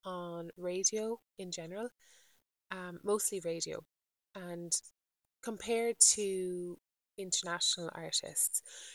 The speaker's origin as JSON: {"language": "English", "country": "Ireland", "said": "Obviously, I'm Irish"}